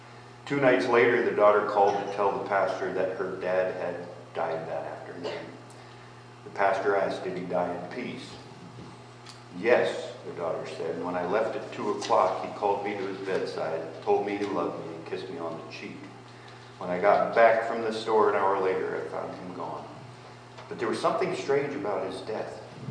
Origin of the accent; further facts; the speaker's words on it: Pennsylvania, United States; They go all the way to my hometown in Pennsylvania.